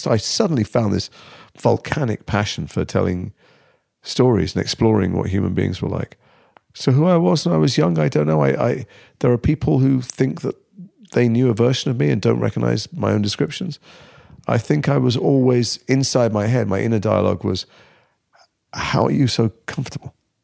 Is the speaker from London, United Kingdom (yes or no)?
no; Liverpool, North West England, United Kingdom; I grew up in Liverpool, and those people who have a really canny ear might be able to hear the odd vowel sound buried under there.